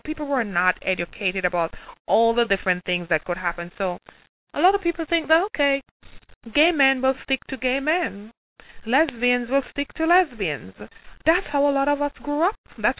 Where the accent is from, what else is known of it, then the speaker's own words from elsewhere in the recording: Jamaica; now in South Florida, United States; in our Caribbean community, because I'm from Jamaica, in our Caribbean community here in South Florida